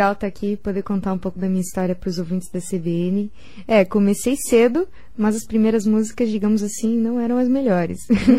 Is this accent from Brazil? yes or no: yes; Brazil; eu colocava uma música ou outra brasileira para falar que eu vim do Brasil e tudo mais.